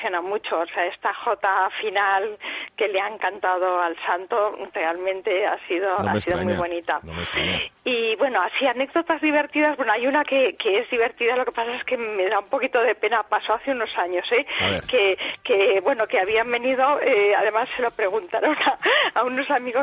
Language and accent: Spanish; Aragon, Spain; Yo es que soy aragonesa